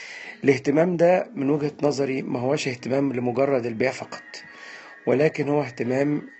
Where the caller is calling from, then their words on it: Cairo, Cairo Governorate, Egypt; يا جماعة أنا بكلمكم وأنا بتكلم من القاهرة